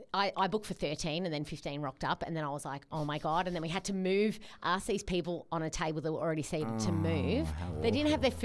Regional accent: Werribee, Victoria, Australia; I love Werribee. I grew up in Werribee South and I'm a big fan.

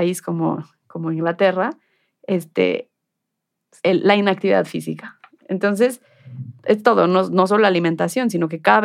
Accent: Mexico; como población mexicana, tenemos otro gen asociado a la diabetes

